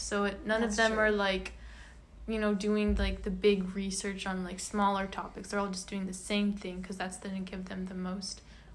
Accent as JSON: {"language": "English", "region": "California", "country": "United States", "said": "And even though I'm from California, when I'm here at school, I'll forget that that's happening"}